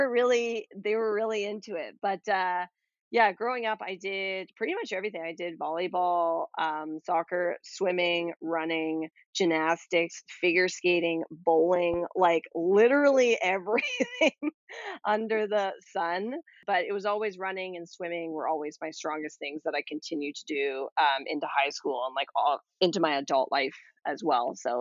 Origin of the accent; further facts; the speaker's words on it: Toronto, Ontario, Canada; I'm born and raised in Toronto, and I went to Annunciation, which is a elementary school in North York